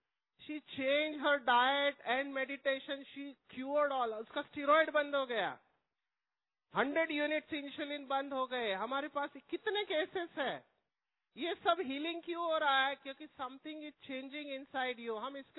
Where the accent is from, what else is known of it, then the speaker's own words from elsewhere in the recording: Mumbai, Maharashtra, India; I have studied in Marathi which is my mother tongue, I am not from a wealthy family, I am born and brought up from a slum area of Mumbai, मैं झोपड़पट्टी में बड़ा हुआ हूँ, 100 square feet में मेरा बचपन गया है